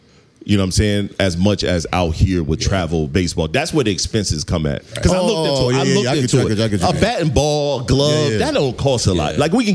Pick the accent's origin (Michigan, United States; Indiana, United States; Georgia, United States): Michigan, United States; Detroit; also born or lived in South Carolina; I was mostly, I'm from Detroit, man. It was hoops. We was hooping all over the city.